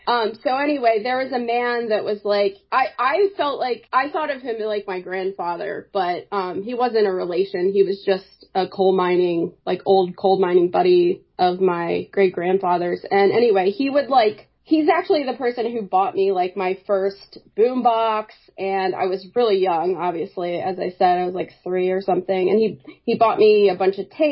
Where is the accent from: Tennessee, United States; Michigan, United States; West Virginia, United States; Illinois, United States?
West Virginia, United States; Bluefield; born there; I was born in Bluefield, West Virginia. And we lived with my great-grandfather.